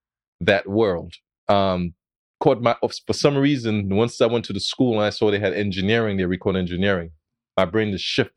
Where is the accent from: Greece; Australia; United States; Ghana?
United States; Bronx, New York; So pretty much all that, you know, started in my neighborhood, you know, growing up in the Bronx.